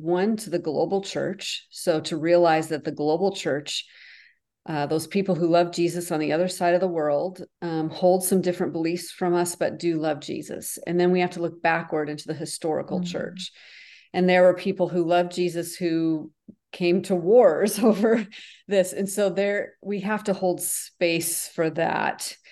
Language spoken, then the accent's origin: English; Northern United States, United States; I live in the South, so, but I'm from the North.